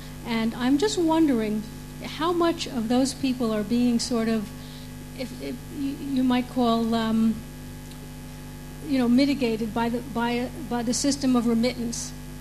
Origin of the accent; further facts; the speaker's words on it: United States; But it's like what we have in our country. I'm from the States, which is welfare.